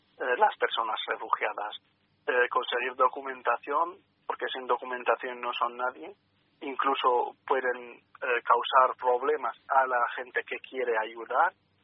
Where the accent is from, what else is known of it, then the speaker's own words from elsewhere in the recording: Syria; yo soy de Siria y al final la peli cuenta la historia de un chico de Siria, de Alepo incluso.